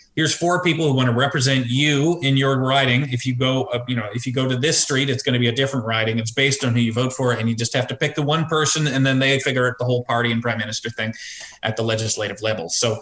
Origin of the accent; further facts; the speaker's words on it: Canada; that seems very strange to me as a Canadian